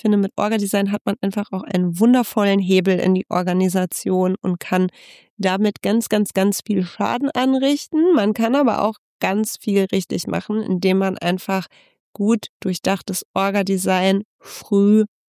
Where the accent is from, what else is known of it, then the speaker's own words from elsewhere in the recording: Gelsenkirchen, North Rhine-Westphalia, Germany; Ich komme nicht irgendwie aus dieser super Münchner Schickeria. Ich komme aus Gelsenkirchen so.